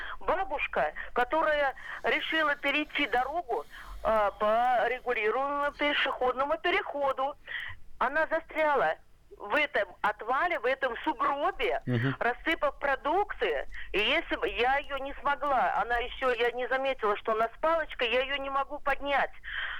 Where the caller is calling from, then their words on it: Arkhangelsk, Arkhangelsk Oblast, Russia; Здравствуйте … я из Соломбалы.